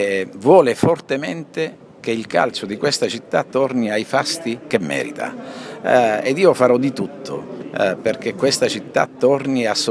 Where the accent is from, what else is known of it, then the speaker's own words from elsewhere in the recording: Reggio Calabria, Calabria, Italy; Io da reggino non ho valutato i pro e i contro